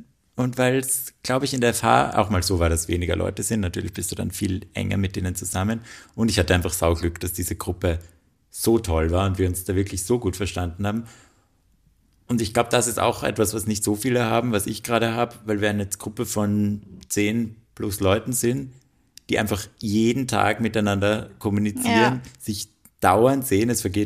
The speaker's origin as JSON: {"language": "German", "town": "Graz", "region": "Styria", "country": "Austria", "moved": "as an adult", "lives_now": "Vienna, Austria", "said": "allein dadurch, dass ich weggezogen bin aus Graz, ist jetzt nicht die Welt."}